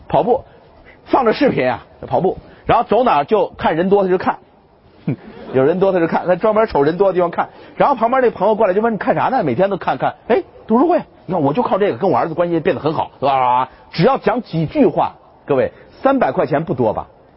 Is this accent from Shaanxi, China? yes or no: yes; Xi'an, Shaanxi, China; 各位想想，我们西安人卖肉夹馍怎么卖的？